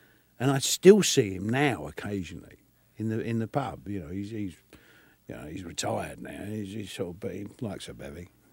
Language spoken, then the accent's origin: English; Bury St Edmunds, East of England, United Kingdom; born there; Well, I was born in Bury St. Edmunds. That's in Suffolk